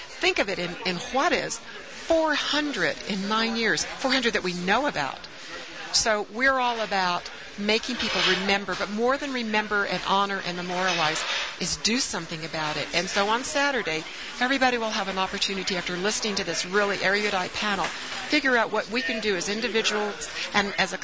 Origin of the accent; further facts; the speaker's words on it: United States; as an American looking in on our border state there in Chihuahua.